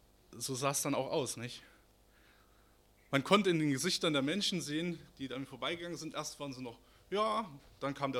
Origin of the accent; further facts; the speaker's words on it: Saxony, Germany; Ich komme ja aus Sachsen